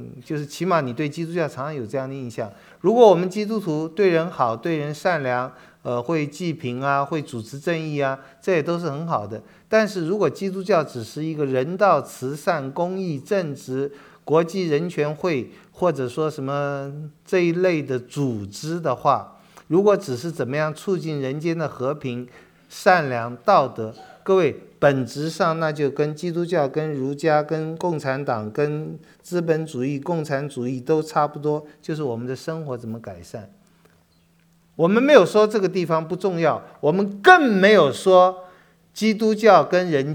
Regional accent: Taiwan; 我自己在台湾长大，我必须说我在台湾里面有一点异类。

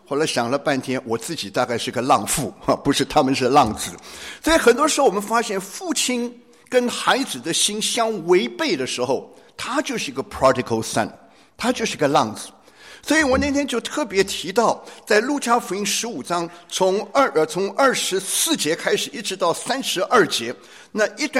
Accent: Taiwan; moved away as an adult; now in United States; 1977年我们全家从台湾搬到美国。

